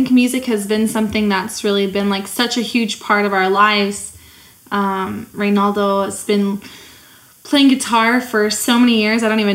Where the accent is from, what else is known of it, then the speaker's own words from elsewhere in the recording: Iowa, United States; now in Joplin, United States; And I came here for school too. I'm from Iowa. My parents were pastors there.